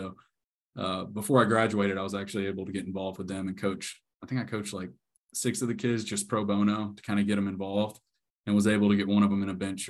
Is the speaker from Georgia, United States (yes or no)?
yes; Woodstock, Georgia, United States; So I grew up in Woodstock, Georgia, just north of the city, on the lake. My dad in construction, you know. So he bought a house over there and I grew up right on the lake